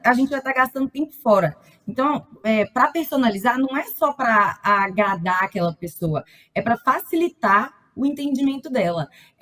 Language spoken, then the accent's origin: Portuguese; Minas Gerais, Brazil; eu sou de Minas Gerais.